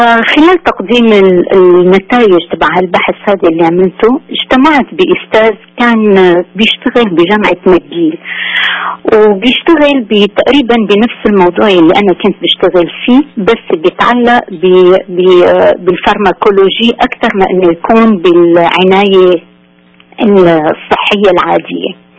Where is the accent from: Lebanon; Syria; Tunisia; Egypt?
Syria; Damascus, Damascus Governorate; also born or lived in Aleppo; أنا من الشام، بس وقت اللي حصلت على البكالوريا من الشام كان عندي علامتين ناقصين من مشان أدخل كلية الطب بالشام